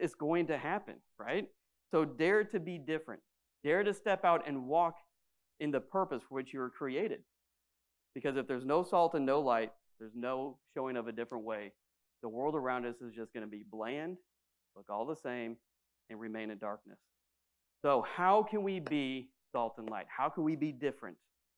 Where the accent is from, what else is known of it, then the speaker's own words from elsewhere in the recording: Midwest, United States; I'm from the Midwest. When I was driving out to my dad's house, who's in the middle of the cornfields, honestly, I mean, it's 200 people and a bunch of cornfields and soybeans.